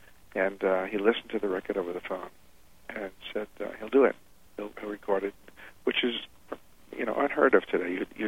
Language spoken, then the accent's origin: English; Bronx, New York, United States; living in the same apartment house that I grew up in the Bronx